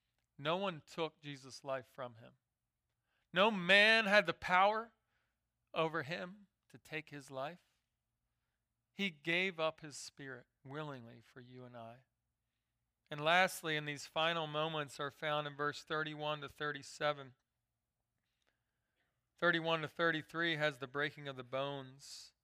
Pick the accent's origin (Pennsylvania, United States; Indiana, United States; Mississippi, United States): Pennsylvania, United States; Philadelphia; And I grew up in Philadelphia, so I saw more smog than stars.